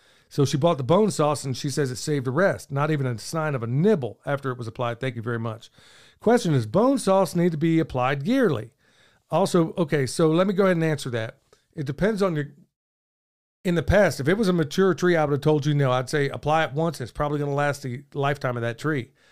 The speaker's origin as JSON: {"language": "English", "region": "Oklahoma", "country": "United States", "tie": "born or raised there", "said": "I've been practicing permaculture for years here in Oklahoma. Also, it's my home state."}